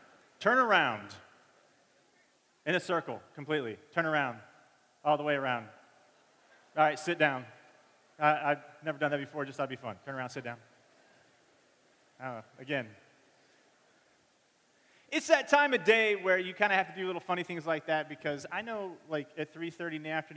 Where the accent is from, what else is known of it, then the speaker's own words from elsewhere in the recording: Flower Mound, Texas, United States; I am from the Dallas area, a little town called Flower Mound.